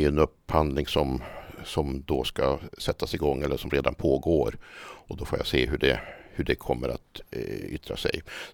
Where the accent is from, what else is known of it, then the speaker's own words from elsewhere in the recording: Piteå, Norrbotten County, Sweden; jag kommer från Piteå. Jag har bott där i stor del av mitt liv. Jag brukar säga det att jag har bott utanför min hemby i ungefär några år bara.